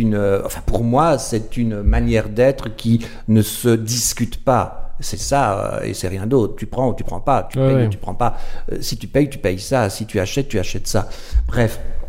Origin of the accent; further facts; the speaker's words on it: Wallonia, Belgium; born there; Je suis né dans le Borinage, qui est donc le pays... c'est là où il y avait des charbonnages